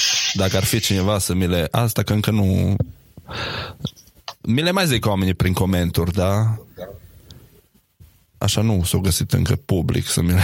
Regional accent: Romania; că ne place nouă așa ca și români să facem proști pe toată lumea și în stânga și în dreapta și cred că asta e una dintre marile minusuri care ne ține pe noi ca și popor în spate.

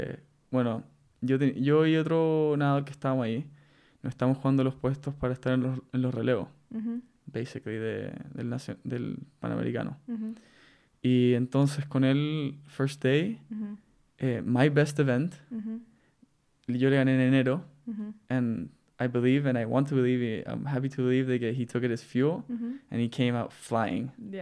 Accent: Chile; Me gusta carretear. Like, siendo chileno

